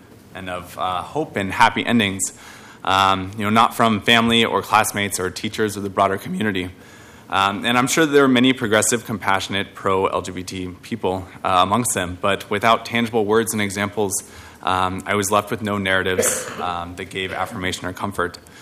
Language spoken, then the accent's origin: English; Salem, Oregon, United States; So I grew up outside of Salem, Oregon, which isn't the most progressive place, but also not the most conservative.